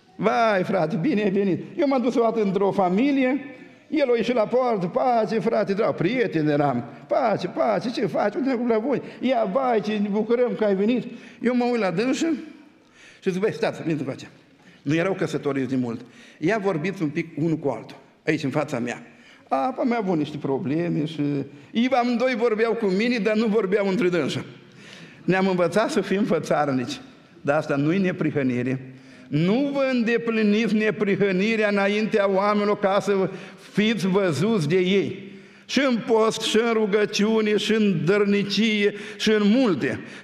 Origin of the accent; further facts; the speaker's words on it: Hunedoara, Hunedoara County, Romania; eu sunt din Hunedoara, din județul Hunedoara